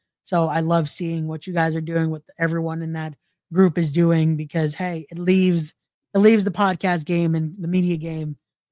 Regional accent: New York, United States; I'm a New Yorker and doing shows in New Jersey is amazing.

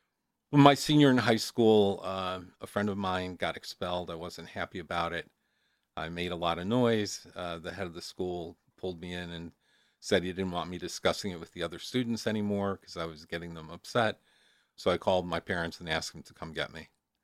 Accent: Chicago, Illinois, United States; I grew up in Chicago in a community called East Rogers Park. We were poor when I was growing up, but I don't think I was aware we were poor.

